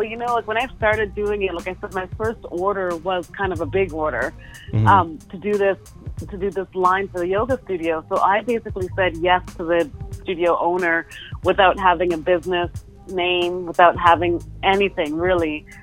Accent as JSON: {"language": "English", "town": "Ottawa", "region": "Ontario", "country": "Canada", "tie": "born or raised there", "also_born_or_lived": "Toronto / New York City", "said": "Like I tell you, I grew up in Ottawa, then I moved to Toronto"}